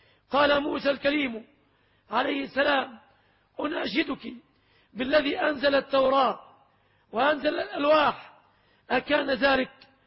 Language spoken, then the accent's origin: Arabic; Kafr El Sheikh, Kafr El Sheikh Governorate, Egypt; ومن هذا المكان من مدينة إخواني مدينتي أيضا كفر الشيخ